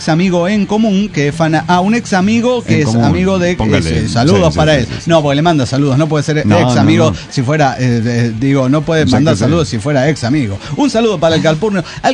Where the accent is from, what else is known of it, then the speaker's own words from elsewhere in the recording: Mexico; now in San Francisco, United States; Soy mexicano y en la actualidad me encuentro viviendo en San Francisco.